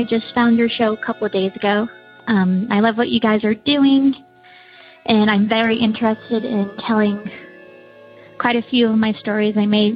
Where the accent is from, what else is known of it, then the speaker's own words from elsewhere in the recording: Utah, United States; I'm from Utah.